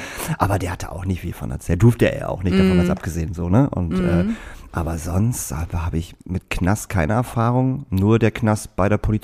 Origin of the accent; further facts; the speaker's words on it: Lingen, Lower Saxony, Germany; Bei uns in Lingen ist es so, also ich komme aus Lingen